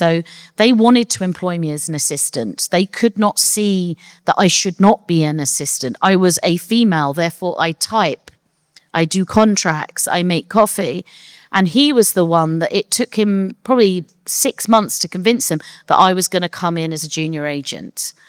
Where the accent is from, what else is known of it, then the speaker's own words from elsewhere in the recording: London, United Kingdom; And I was like, "Yeah," because I was from London.